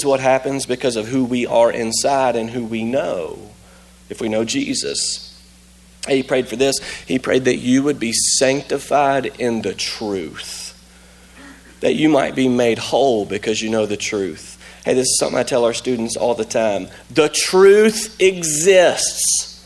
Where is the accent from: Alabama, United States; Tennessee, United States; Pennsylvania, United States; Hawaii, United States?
Tennessee, United States; I'm from Tennessee. We don't do that there.